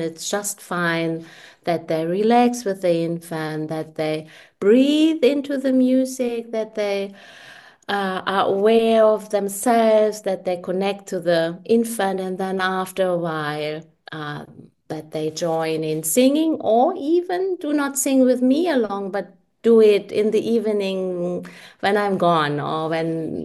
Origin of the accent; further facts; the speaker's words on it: Germany; now in Zurich, Switzerland; I'm located in Zurich in Switzerland. I'm originally from Germany.